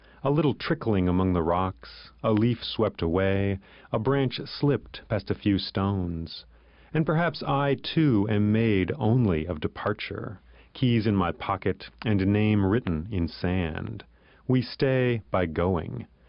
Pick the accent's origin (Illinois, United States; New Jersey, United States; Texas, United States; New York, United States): New York, United States; Ithaca; I grew up here in Ithaca and returned after about 15 years away.